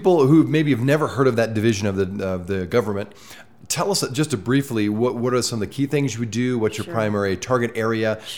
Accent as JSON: {"language": "English", "region": "Midwest", "country": "United States", "tie": "born or raised there", "said": "as I grew up in the Midwest, and I'm thinking we didn't have anything like that for any kid"}